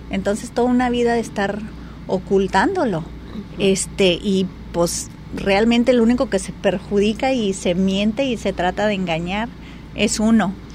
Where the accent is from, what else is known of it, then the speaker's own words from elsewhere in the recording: El Paso, Texas, United States; Así es, vengo de otro país. Yo crecí en El Paso, Texas, en la frontera de Ciudad Juárez y El Paso.